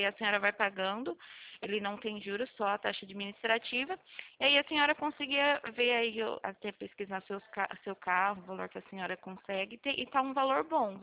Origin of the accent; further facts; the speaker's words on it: São Carlos, São Paulo, Brazil; Eu sou daqui de São Carlos mesmo.